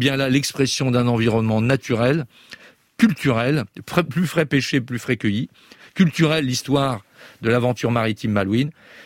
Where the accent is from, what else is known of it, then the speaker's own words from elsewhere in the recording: Brittany, France; en tant que Breton, pour nous, réussir, c'est partir, souvent pour mieux revenir